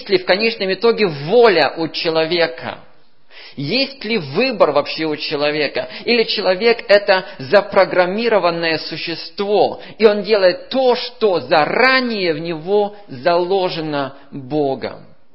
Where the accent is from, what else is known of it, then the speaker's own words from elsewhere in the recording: Russia; мы, как выходцы из России, там, Когда союз был закрытый